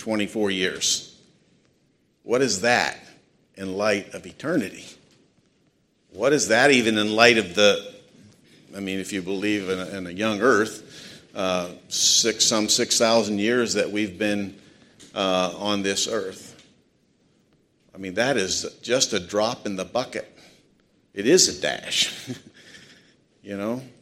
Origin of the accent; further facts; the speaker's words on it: Avella, Pennsylvania, United States; I grew up in Avella, Pennsylvania, about 30 miles apart.